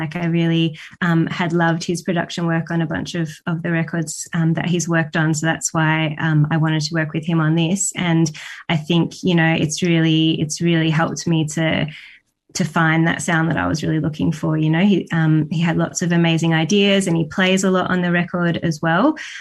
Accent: Gisborne, Victoria, Australia; I grew up in a small town called Gisborne, which is kind of outside of Melbourne.

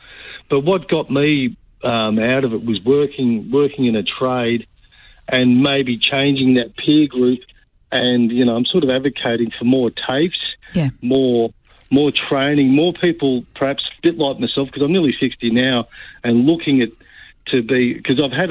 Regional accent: Frankston, Victoria, Australia; I grew up in Frankston, and then I moved to different areas

